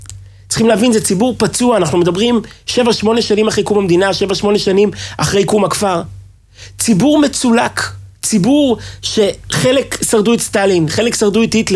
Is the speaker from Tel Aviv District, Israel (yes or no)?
no; Kfar Chabad, Central District, Israel; גדלתי בכפר חבד.